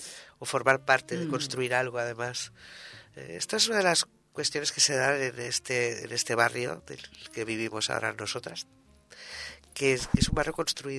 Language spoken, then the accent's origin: Catalan; Barcelona, Catalonia, Spain; Jo soc de la Sagrada Família al costat